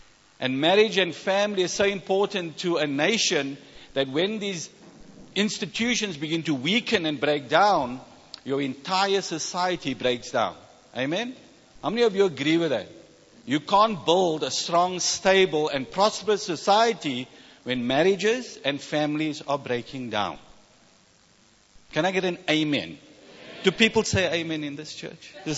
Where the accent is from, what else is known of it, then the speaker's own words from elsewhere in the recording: South Africa; I mean, it's very obvious I'm from South Africa.